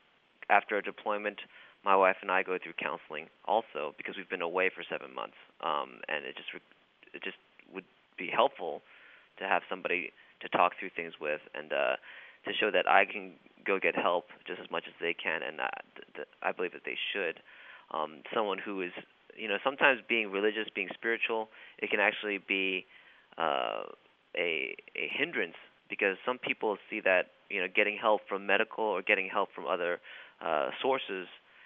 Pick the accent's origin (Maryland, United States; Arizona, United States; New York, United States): New York, United States; since I'm from the New York area, we have a lot of mutual friends.